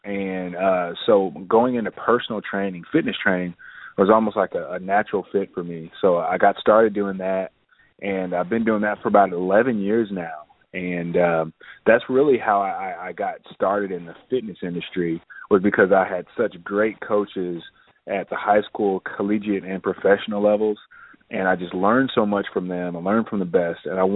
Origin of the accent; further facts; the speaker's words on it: Indianapolis, Indiana, United States; You know, I'm from Indianapolis, Indiana, and from there I did football and track and field in high school